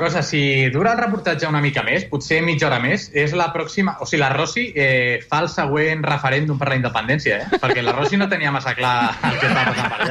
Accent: Balearic Islands, Spain; Bueno, jo sóc de Mallorca, cuidado.

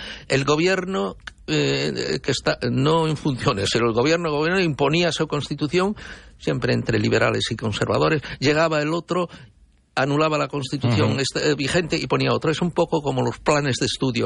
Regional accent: Spain; Pero lo que no ha cambiado son los españoles. Somos nosotros los españoles.

